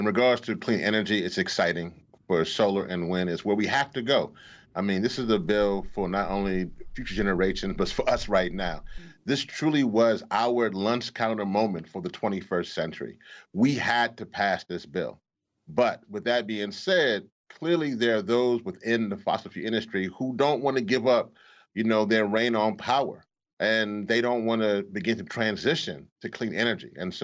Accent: Louisiana, United States; I'm from Louisiana, and as we all know, I went through with many of our families and friends Hurricane Katrina

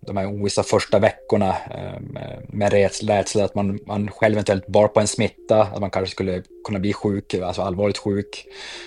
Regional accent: Sweden; now in Wuhan, China; nu ledde jag i Wuhan och alla andra där ledde som vanligt i stort sett, och hemma i Sverige till exempel så var det fullständigt kaotiskt och mitt i en pandemi.

